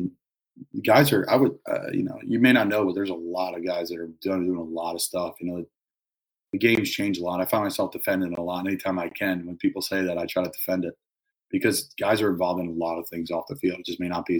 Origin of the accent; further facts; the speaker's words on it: Philadelphia, Pennsylvania, United States; I'm from Philadelphia. In the summer, I was getting married, and I had to travel home a lot.